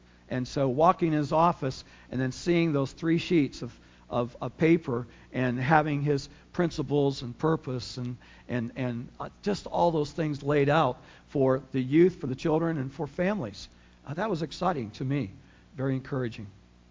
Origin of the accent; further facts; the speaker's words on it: Flint, Michigan, United States; born there; also born or lived in Colon, Michigan; I was born in Flint, Michigan, by the way.